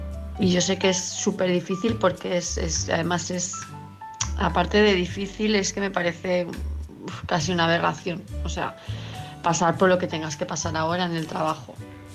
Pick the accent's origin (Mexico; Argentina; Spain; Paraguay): Spain; Palma de Mallorca, Balearic Islands; de Palma de Mallorca.